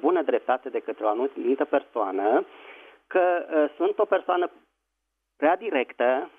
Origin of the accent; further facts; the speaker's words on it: Bucharest, Romania; sunt din București.